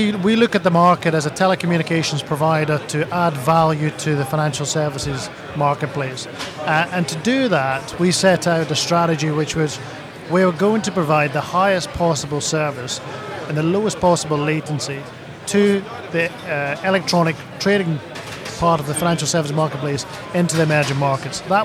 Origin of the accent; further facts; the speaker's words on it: Scotland, United Kingdom; accent: Scottish; as you can tell with my accent, as a Scot